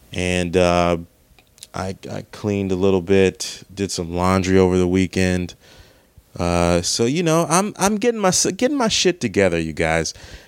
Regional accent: Maryland, United States; Like, if you were in Maryland, my home state, there would be crabs around.

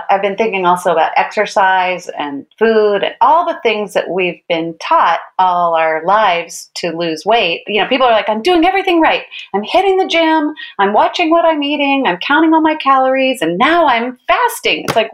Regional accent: New York, United States; And as a New Yorker, I walk a lot of miles and walking everywhere.

